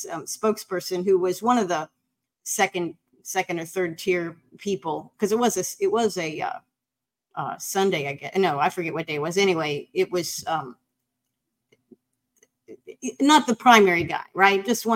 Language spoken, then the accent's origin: English; United States; And it's funny because I'm an American and, you know, whether they like it or not, you know, we have a republic with some democratic features and we have a voice and I'm an American with a voice.